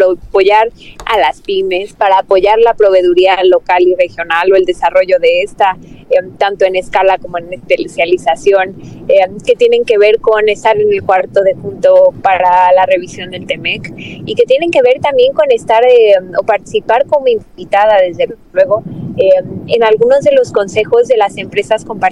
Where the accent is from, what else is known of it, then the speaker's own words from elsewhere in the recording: Jalisco, Mexico; no solo porque soy de Jalisco